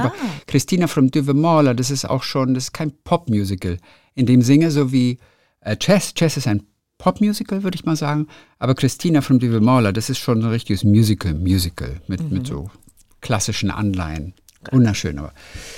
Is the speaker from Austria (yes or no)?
yes; Vienna, Austria; Als Wienerin bin ich nicht so begeistert von solchen Menschen